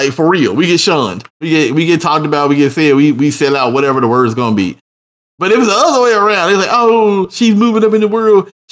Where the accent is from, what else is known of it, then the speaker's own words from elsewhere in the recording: Canada; I'm Canadian, man.